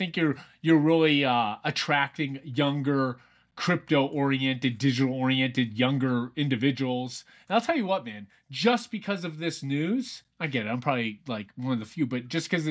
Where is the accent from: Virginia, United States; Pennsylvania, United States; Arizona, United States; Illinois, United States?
Pennsylvania, United States; I grew up in Pennsylvania. They had them out there.